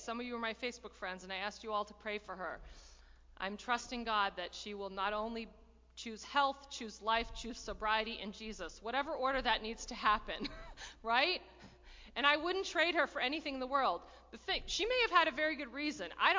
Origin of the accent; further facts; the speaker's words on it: New Hampshire, United States; I grew up in New Hampshire, she lived in Vermont.